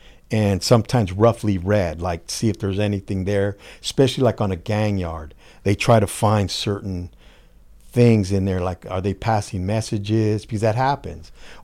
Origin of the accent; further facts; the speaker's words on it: San Jose, California, United States; "I'm not a Norteño. I'm from San Jose." "Oh, you're from San Jose?" I go, no, I'm from San Jose.